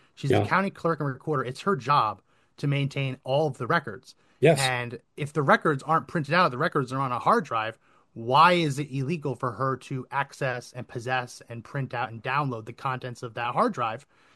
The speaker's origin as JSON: {"language": "English", "region": "New Jersey", "country": "United States", "tie": "born or raised there", "said": "I grew up in New Jersey, and what I always say about New Jersey is the last one out, turn out the lights"}